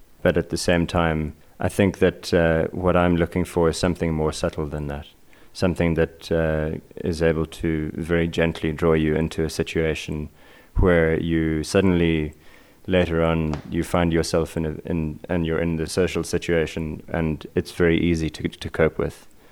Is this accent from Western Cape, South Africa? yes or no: yes; Cape Town, Western Cape, South Africa; moved away as an adult; now in New York, United States; I'm from Cape Town in South Africa. I'm currently living in New York, in Brooklyn, where I've been for 2 years, but South Africa is my home and always will be.